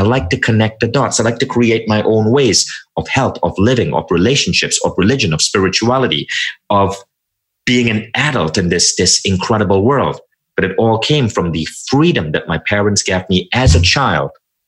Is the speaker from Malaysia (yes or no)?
yes; Malaysia; now in United States; Cable television came in, and that's when I shifted my orientation and even my accent. And I moved to the US and I became a little bit more American.